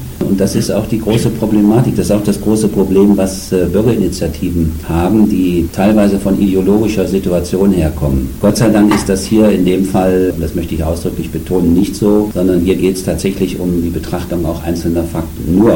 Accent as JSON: {"language": "German", "region": "Hesse", "country": "Germany", "tie": "born or raised there", "said": "der ist in meinem Heimatort durch die Nähe zum Flughafen Frankfurt durch ein vielfältiges jeden Tag, jede Minute, jede Sekunde da."}